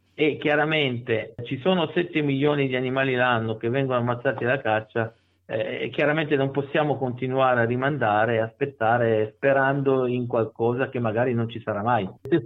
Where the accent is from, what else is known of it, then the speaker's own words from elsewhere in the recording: Turin, Piedmont, Italy; perché comunque era in Piemonte, io sono di Torino.